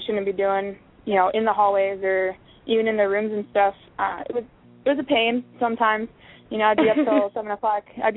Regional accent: Pennsylvania, United States; now in Texas, United States; I graduated from Elmira College in Elmira, New York. I'm originally from Pennsylvania.

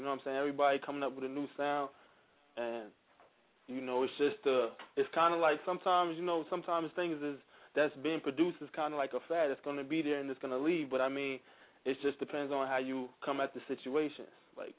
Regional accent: Arkansas, United States; now in Albany, United States; I'm from Arkansas, but right now I'm currently in New York.

